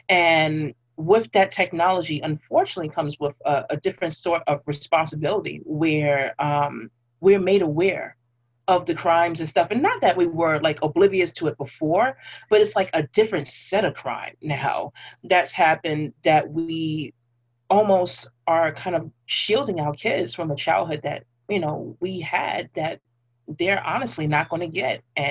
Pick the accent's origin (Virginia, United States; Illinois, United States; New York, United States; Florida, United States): New York, United States; Brooklyn; Oh, 80s baby growing up in Brooklyn. Oh, man. So many things have changed over the last, well, I've been here for, what, 32 years of my life?